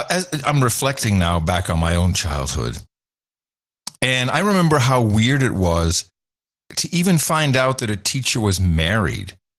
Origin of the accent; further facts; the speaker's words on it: Amsterdam, North Holland, Netherlands; I grew up in Amsterdam in the 70s, very liberal.